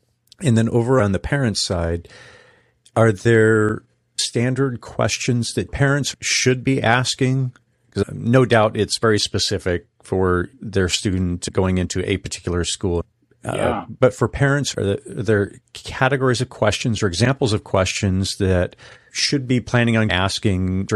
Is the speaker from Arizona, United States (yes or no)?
yes; Arizona, United States; Growing up in Northern Arizona. Yeah. A different world than many other parts of the country.